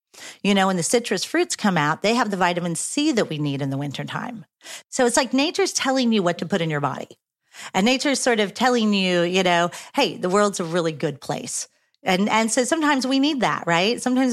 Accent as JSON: {"language": "English", "region": "Midwest", "country": "United States", "tie": "born or raised there", "said": "I grew up in the Midwest. I did not know what a tide was, right?"}